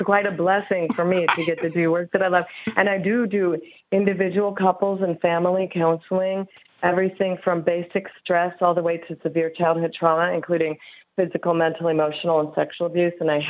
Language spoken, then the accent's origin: English; St. Louis, Missouri, United States; now in Phoenix, United States; I grew up in St. Louis.